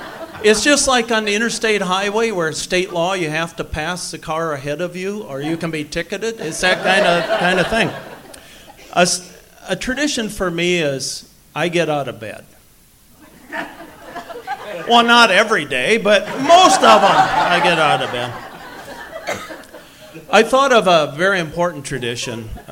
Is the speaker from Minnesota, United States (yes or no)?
yes; Hartland, Minnesota, United States; I'm from Heartland, Minnesota, population 315, 4 last names. We don't have lines.